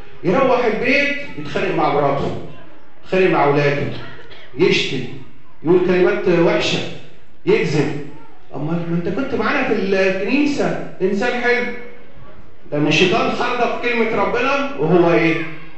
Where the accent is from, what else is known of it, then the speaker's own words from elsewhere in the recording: Asyut, Asyut Governorate, Egypt; كان في ملجا عندنا في مصر في اسيوط